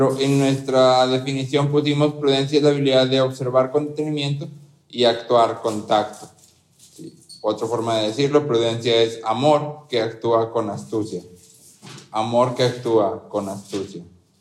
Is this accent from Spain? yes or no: no; Mexico; como mexicanos